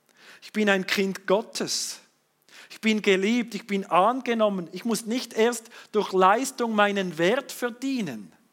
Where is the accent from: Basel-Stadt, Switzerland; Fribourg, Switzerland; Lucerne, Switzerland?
Fribourg, Switzerland; accent: Swiss German; Und ich, aufgewachsen im Kanton Freiburg, bei der Josche Seesler. Ja, und dann orientiert in den Kanton Bern und ich wünsche mir bis heute, ich hätte so ein perfektes Berndeutsch.